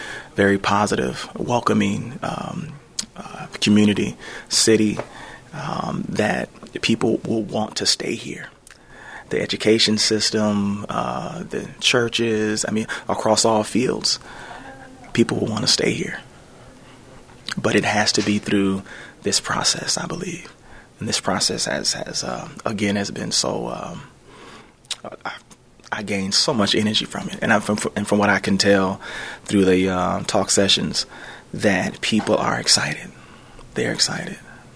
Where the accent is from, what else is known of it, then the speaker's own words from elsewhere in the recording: Milwaukee, Wisconsin, United States; Yes, I am. Been born and raised in Milwaukee, and I've seen a lot of the successes.